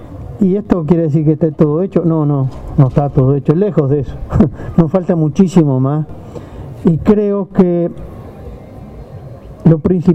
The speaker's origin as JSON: {"language": "Spanish", "country": "Uruguay", "said": "a veces yo creo que somos muy uruguayos, ¿verdad?"}